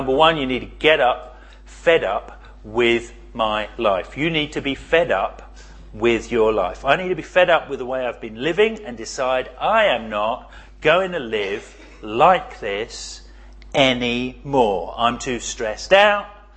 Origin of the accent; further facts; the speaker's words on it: United Kingdom; because we're British and we're very good at this